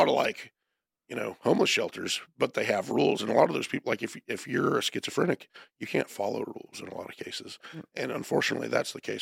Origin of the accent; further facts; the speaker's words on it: Florida, United States; because I'm not from here. I'm from Florida originally. You know, that's where all my family's from.